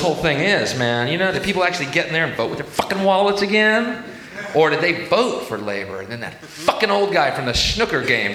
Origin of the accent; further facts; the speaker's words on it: United States; I am an American. Americans love carnage. We love death, folks.